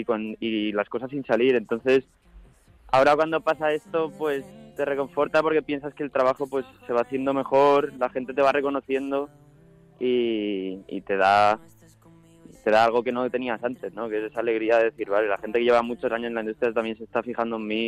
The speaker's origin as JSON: {"language": "Spanish", "town": "Monóvar", "region": "Valencian Community", "country": "Spain", "said": "soy de Monóvar, muy conocido por Azorín."}